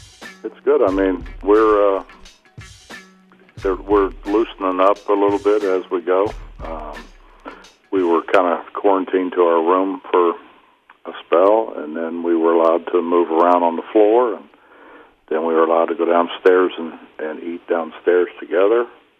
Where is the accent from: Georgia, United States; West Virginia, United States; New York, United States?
West Virginia, United States; Morgantown; born there; I was born in Morgantown. My mom and dad both born in Morgantown, raised in Morgantown